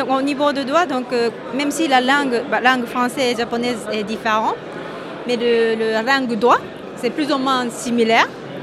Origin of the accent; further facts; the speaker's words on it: Paris, Île-de-France, France; moi je n'habite pas ici, je viens de Paris.